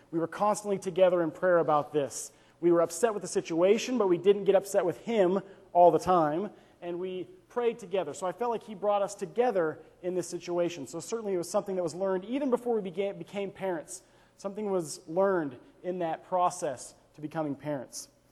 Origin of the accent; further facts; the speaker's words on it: Kansas, United States; also born or lived in Anchorage, United States; I'm originally from Kansas, moved to Alaska almost 4 years ago, and lived there for 3 years in Anchorage while I got my MFA